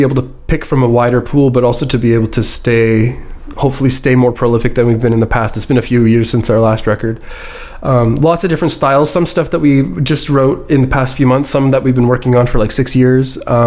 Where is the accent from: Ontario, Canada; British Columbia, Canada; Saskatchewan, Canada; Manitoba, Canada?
British Columbia, Canada; now in Montreal, Canada; I grew up in British Columbia, and I moved to Montreal actually to go to McGill.